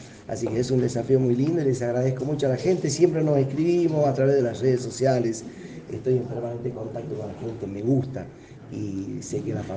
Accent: Morillo, Salta, Argentina; yo soy nacido y criado en Morillo, en pleno Chaco salteño

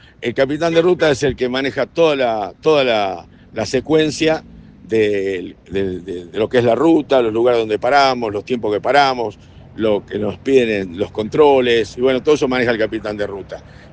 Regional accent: Buenos Aires, Argentina; now in Perico, Argentina; yo vengo de Buenos Aires y me instalo aquí en Perico.

